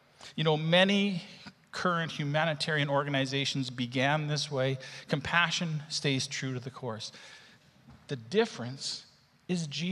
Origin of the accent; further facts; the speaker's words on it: Edmonton, Alberta, Canada; also born or lived in Calgary; and yes, I'm from Calgary. Get that out of your mind. I was raised in Edmonton.